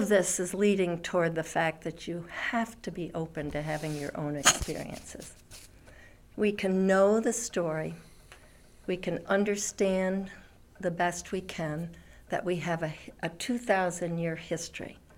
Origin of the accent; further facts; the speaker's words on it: New Jersey, United States; the older I get, the happier I am that I grew up in New Jersey, which was the world.